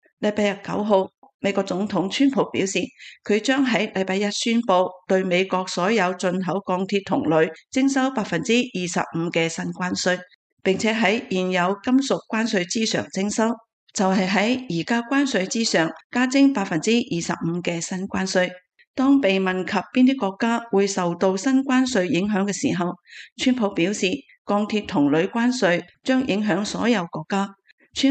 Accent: China; 但是商场如战场，我们中国人讲天时地利人和才能够成事

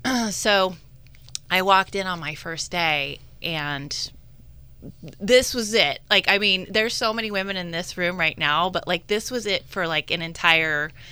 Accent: California, United States; So I played sports growing up in Sonoma County. I played everything starting when I was little here.

